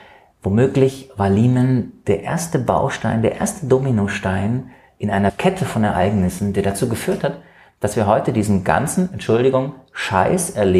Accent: Germany; Ich bin ein Kind der Bundesrepublik, bin groß geworden in diesem System, das ich immer für stabil gehalten habe.

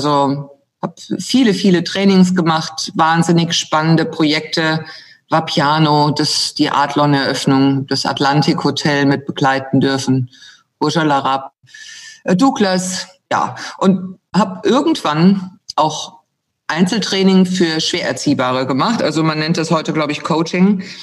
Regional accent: Rhineland-Palatinate, Germany; Ich bin geboren im Westerwald, sehr beschaulich. Bin dort aufgewachsen. Mit 18 bin ich von zu Hause raus.

